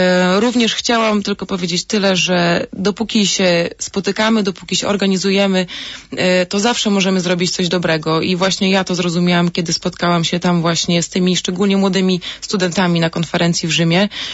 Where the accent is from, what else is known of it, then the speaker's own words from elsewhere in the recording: Gołdap, Warmian-Masurian Voivodeship, Poland; pozdrawiam szczególnie moją rodzinę w Gołdapi, skąd pochodzę